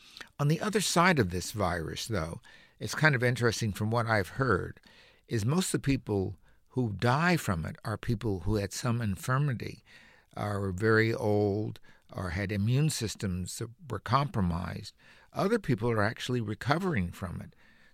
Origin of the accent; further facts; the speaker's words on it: Missouri, United States; Show me. I'm from Missouri.